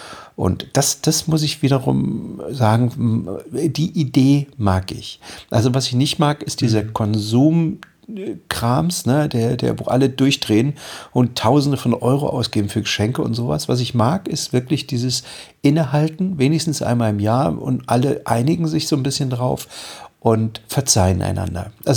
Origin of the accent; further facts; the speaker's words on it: East Germany, Germany; ich bin in der DDR aufgewachsen.